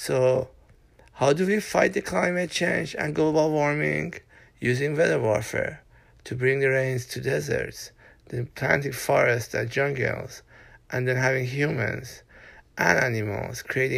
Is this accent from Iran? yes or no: yes; Iran; English is a second language; I'm from Iran and I invite all of you to come as tourists to Iran and visit Iran.